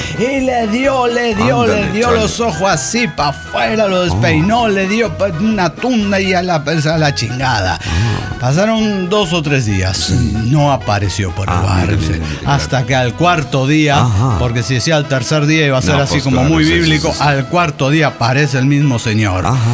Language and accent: Spanish; Lima, Peru; Soy la renegada de Lima, Perú.